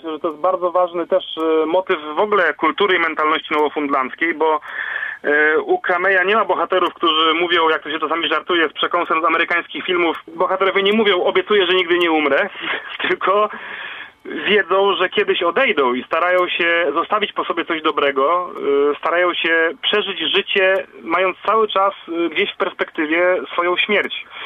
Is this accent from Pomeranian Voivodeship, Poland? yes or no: yes; Tricity, Pomeranian Voivodeship, Poland; choćby jak się zmienia życie na Kaszubach tutaj u nas. Najbliższy przykład dla mnie z brzegu, bo jesteśmy z Trójmiasta.